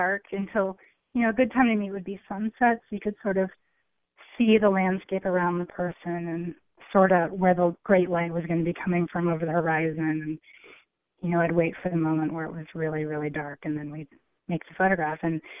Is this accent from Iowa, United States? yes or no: yes; Iowa, United States; I feel like growing up in Iowa, I was really well-seated to sort of go out into the world and try to make sense of it.